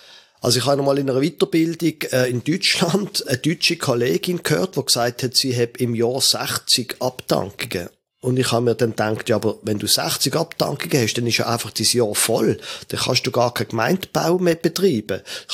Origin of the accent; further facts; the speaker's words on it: Basel, Basel-Stadt, Switzerland; ich bin nicht wo als Basler, das kriegst du nicht mehr weg, FCB-Fan